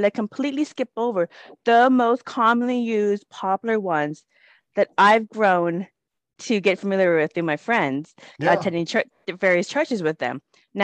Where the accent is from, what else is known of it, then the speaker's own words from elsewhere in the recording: United States; I'm familiar with many of the popular scriptures in Bible because I grew up in the United States